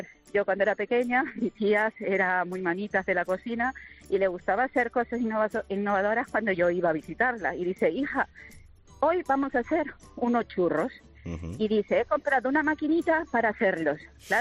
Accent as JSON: {"language": "Spanish", "country": "Peru", "moved": "yes", "lives_now": "Cádiz, Spain", "said": "Yo soy peruana, pero más española que ninguna."}